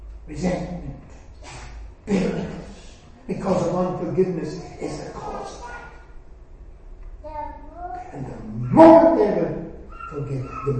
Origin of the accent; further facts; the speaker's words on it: Northern Ireland, United Kingdom; I come from Northern Ireland, I come from the country. 12 years of my life spent on a farm.